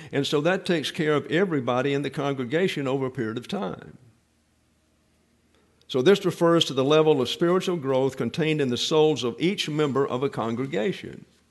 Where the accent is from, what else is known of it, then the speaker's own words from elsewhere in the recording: Alabama, United States; I was raised in South Alabama. And everybody went to church.